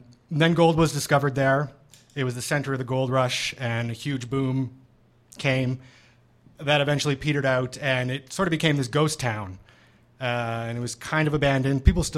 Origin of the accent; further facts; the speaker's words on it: Toronto, Ontario, Canada; I'm an artist from Toronto